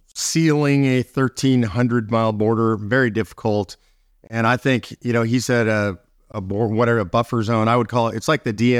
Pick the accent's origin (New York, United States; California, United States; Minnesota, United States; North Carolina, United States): California, United States; now in Texas, United States; I come from California originally. That's one of the breadbaskets.